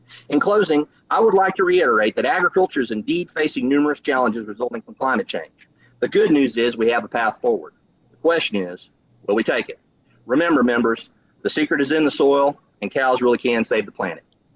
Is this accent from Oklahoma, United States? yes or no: yes; Oklahoma, United States; Again, my home state has an example. In 2001, the state established a carbon credit program that made the Oklahoma Conservation Commission the referee for carbon credits.